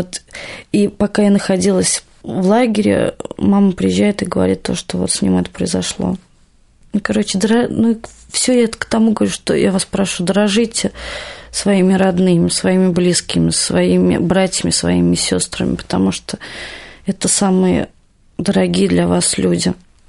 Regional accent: Ulyanovsk, Ulyanovsk Oblast, Russia; born there; Родилась я в Ульяновске, город на Волге. Очень хороший город.

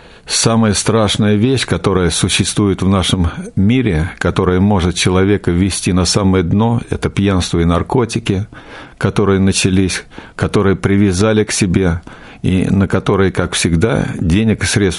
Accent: Moscow, Russia; Родился я в Москве в 44-м году.

